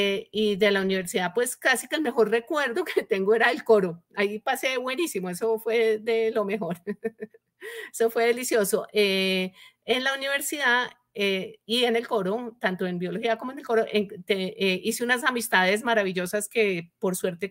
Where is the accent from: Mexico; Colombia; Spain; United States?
Colombia; Bogotá, Bogotá Capital District; pues yo soy bogotana, nací y crecí en Bogotá.